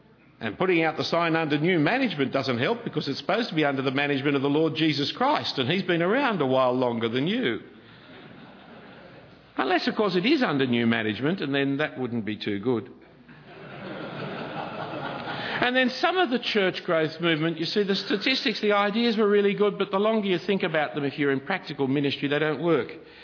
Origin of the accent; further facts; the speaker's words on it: Sydney, New South Wales, Australia; we Sydney-siders, we grew up in Sydney, we're going to die in Sydney